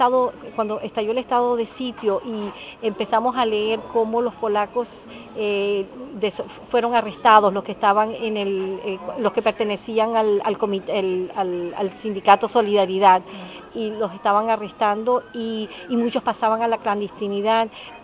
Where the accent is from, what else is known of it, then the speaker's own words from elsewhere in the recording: Venezuela; decidieron irse a Venezuela, donde nacimos mi hermano y yo. Estudiamos allá, bueno, y yo soy venezolana. Pero nos educaron en una casa muy polaca, donde hablábamos polaco